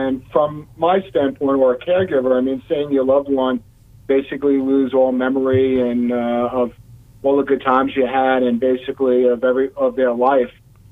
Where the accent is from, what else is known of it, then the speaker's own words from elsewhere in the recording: Queens, New York, United States; So I'm from Queens, New York.